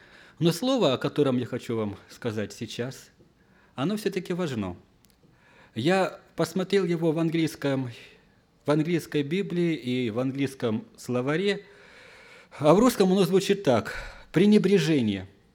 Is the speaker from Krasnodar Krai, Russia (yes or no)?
yes; Krasnodar, Krasnodar Krai, Russia; Сам я из Краснодара.